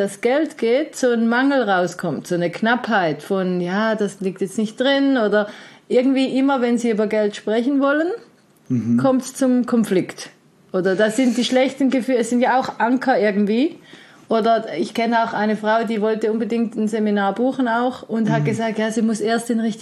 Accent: Switzerland; gerade bei uns in der Schweiz

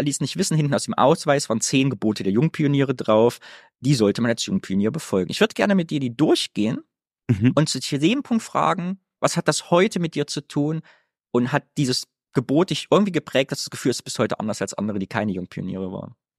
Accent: Cologne, North Rhine-Westphalia, Germany; ich komme aus Köln und ich bin stolz auf meine Stadt und den Dom

